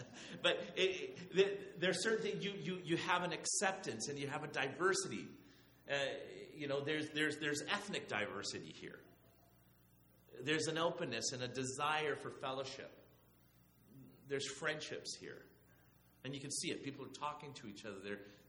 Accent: Chile; Where I grew up in South America, in Chile, for years outside of our home, there were no lights out on the streets, and it was very dark always.

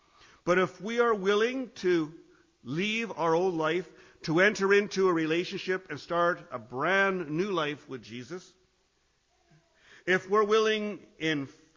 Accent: Canada; As a Canadian, this story of Ruth hits home to me.

